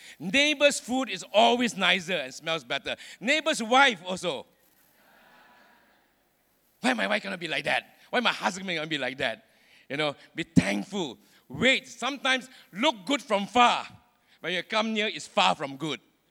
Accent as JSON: {"language": "English", "town": "Seremban", "region": "Negeri Sembilan", "country": "Malaysia", "tie": "born or raised there", "said": "I'm born and bred in Seremban"}